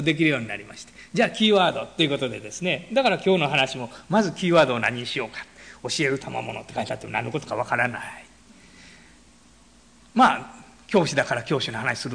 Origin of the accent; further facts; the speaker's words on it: Osaka, Japan; 私は大阪生まれでございまして、大阪で育っておりますから、